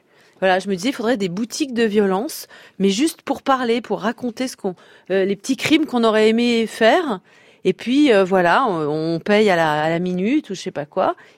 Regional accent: Pays de la Loire, France; moi, j'ai été élevée dans la Sarthe. Donc c'était frontalier avec la Normandie

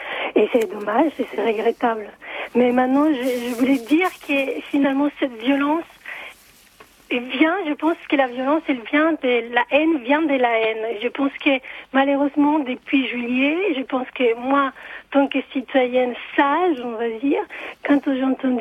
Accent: Chile; now in France; Moi, je suis originaire du Chili et je me suis dit, mais attendez, même au Chili, on ne pourrait pas entendre un truc pareil.

